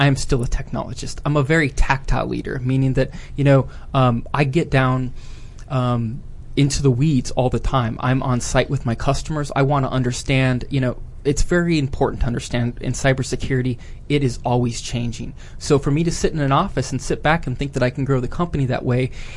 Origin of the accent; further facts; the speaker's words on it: South Dakota, United States; I was out in the middle of the prairie. It's pretty much the same way there, you know. Growing up in South Dakota, you always depend on your family.